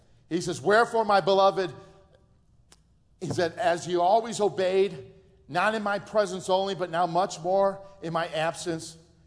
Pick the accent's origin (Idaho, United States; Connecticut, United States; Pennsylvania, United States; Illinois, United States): Illinois, United States; Chicago; Now, most of you know I'm from Chicago. I am a city slicker, okay?